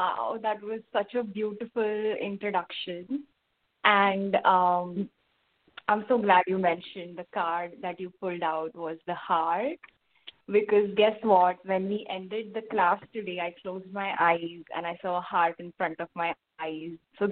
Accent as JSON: {"language": "English", "town": "Thane", "region": "Maharashtra", "country": "India", "tie": "born or raised there", "moved": "as an adult", "lives_now": "United States", "said": "So I grew up in Thane, and that's the city close to Mumbai. And I always knew that I wanted to study abroad."}